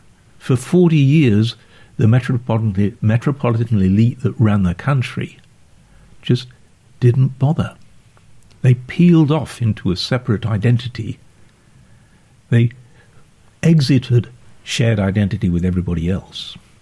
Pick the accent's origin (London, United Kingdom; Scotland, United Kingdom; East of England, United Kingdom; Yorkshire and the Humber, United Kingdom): Yorkshire and the Humber, United Kingdom; Sheffield; But I didn't grow up like that. I grew up in Sheffield.